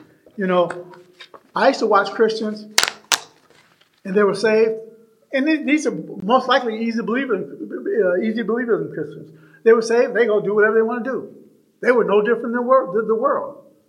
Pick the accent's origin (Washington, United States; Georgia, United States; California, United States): Washington, United States; Seattle; I come from the city. I come from Seattle.